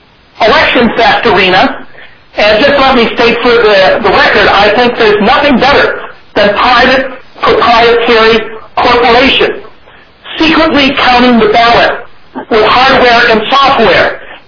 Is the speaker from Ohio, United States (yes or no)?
yes; Columbus, Ohio, United States; I'm from Columbus, where Samuel Bush is buried